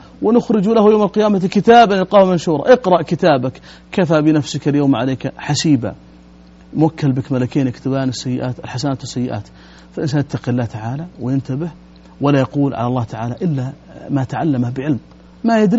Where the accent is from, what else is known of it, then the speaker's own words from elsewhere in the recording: Najd, Saudi Arabia; بعض البادية عندنا في نجد